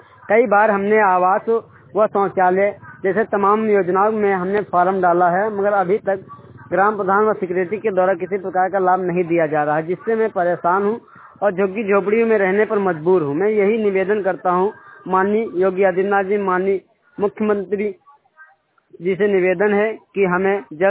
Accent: Sikandarpur, Uttar Pradesh, India; मैं ग्राम पंचायत सिकंदरपुर का रहने वाला हूँ। मेरा विकास खंड कोथावा जनपद हरदोई तहसील संडीला।

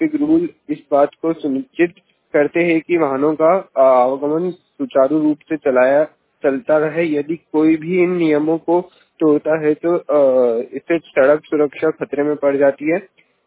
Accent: Indore, Madhya Pradesh, India; मैं इंदौर से हूँ।

